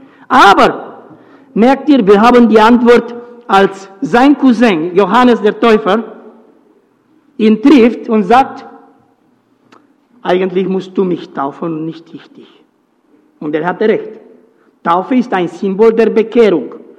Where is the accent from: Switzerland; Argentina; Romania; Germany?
Romania; In Rumänien, ich stamme aus Rumänien, damals gab es nur 14 Glaubensrichtungen.